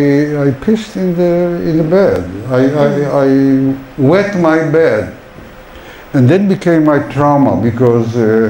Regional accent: Poland; little town in Poland who became interested in the Jews of that town. The name of the town, this is my hometown, my Shangri-La, my place which I, as a child, wanted back because it was my only place

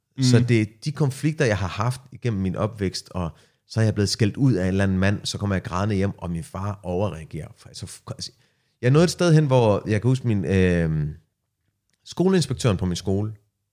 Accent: Palestine; Og jeg er palæstinenser, det er virkelig ikke godt.

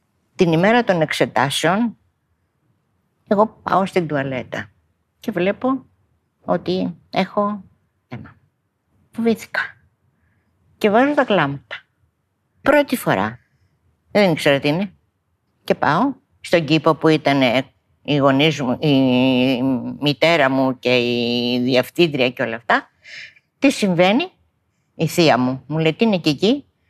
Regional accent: Athens, Attica, Greece; Η ηλικία μου είναι 79. Γεννήθηκα στην Αθήνα, μεγάλωσα στην Αθήνα.

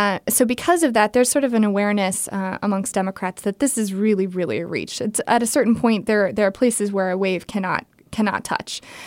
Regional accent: Winston-Salem, North Carolina, United States; who is just outside of my hometown in Winston-Salem in Yadkin County

